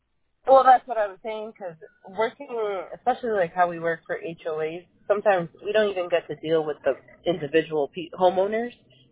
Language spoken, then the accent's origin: English; New York, United States; Yeah, I came from New York, and totally different scene